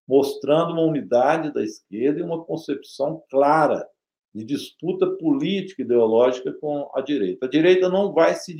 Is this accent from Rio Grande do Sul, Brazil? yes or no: no; Belo Horizonte, Minas Gerais, Brazil; born there; Eu sou nascido em Belo Horizonte, mas minha família é toda aí do lado, é do Manhuaçu, de São João do Manhuaçu.